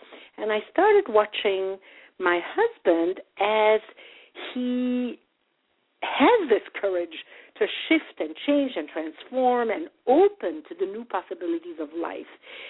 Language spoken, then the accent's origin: English; Belgium; I grew up in Belgium